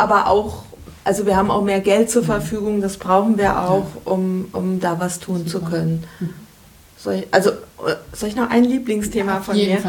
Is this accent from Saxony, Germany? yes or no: no; Kassel, Hesse, Germany; Kassel ist meine Heimat, der Wilhelmshöher Park.